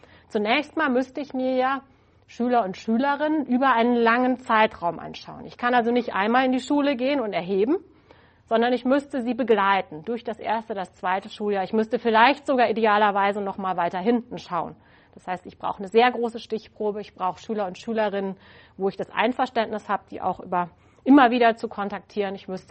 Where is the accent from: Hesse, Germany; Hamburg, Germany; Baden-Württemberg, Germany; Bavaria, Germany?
Baden-Württemberg, Germany; Freiburg; ich komme ja eigentlich aus Freiburg